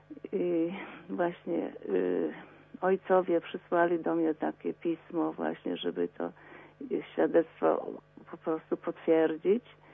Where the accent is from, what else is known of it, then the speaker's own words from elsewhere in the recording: Masovian Voivodeship, Poland; now in Warsaw, Poland; pochodzę jeszcze z Podlasia. Urodziłam się koło Sarnak. I potem liceum Prusa kończyłam w Siedlcach, a dalej to już w Warszawie jestem. Teraz jestem już na emeryturze.